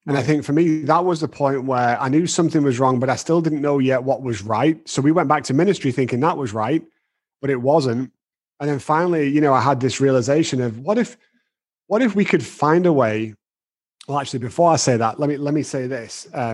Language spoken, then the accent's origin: English; Manchester, North West England, United Kingdom; also born or lived in Texas; I'm originally from Manchester in the UK.